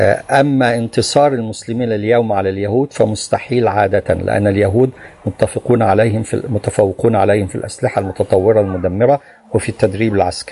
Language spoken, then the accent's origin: Arabic; Morocco; بل قد شوهد تعاطي الزنا عندنا بالمغرب